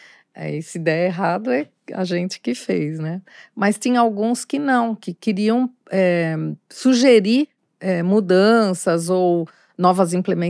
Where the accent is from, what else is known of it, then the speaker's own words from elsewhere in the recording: Brazil; eu como brasileira, né?